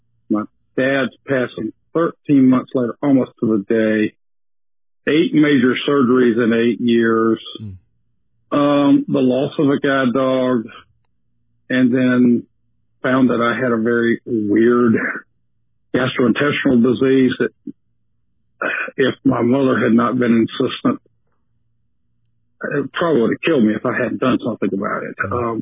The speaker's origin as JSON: {"language": "English", "town": "Columbia", "region": "South Carolina", "country": "United States", "tie": "born or raised there", "said": "I did. I grew up in Columbia. I graduated from a little private Christian school, Columbia Christian, which is no longer."}